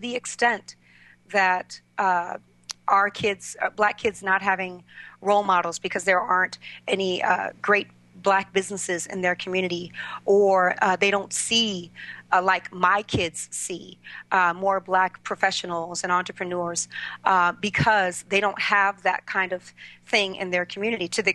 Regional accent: Miami, Florida, United States; I grew up in Liberty City, Miami. I don't know if you're very familiar with that part of town, but all of my friends, all of the people I grew up with, most of them are dead, are in jail

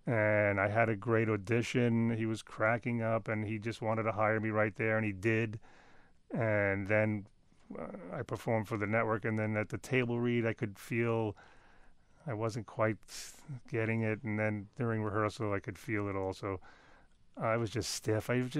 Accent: New York, United States; I mean, I came from New York and moved here to do the show.

